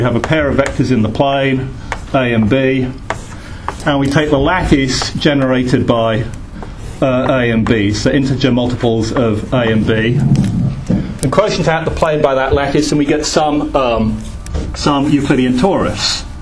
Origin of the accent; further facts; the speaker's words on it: England, United Kingdom; I grew up in England, and I did pretty well in high school, except in French. And I've got no ear for foreign languages